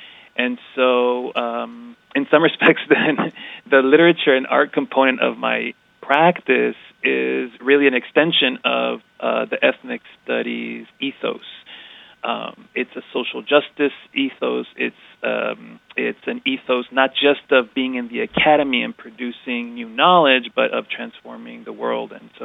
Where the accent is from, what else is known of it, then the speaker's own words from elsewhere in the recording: Oakland, California, United States; I grew up in Oakland, California, in a Mexican Puerto Rican family.